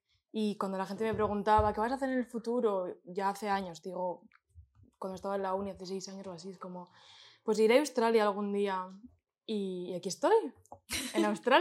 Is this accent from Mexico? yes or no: no; Santander, Cantabria, Spain; yo soy de Santander y cuando acabé la uni yo hice gestión hotelera y turismo en Santander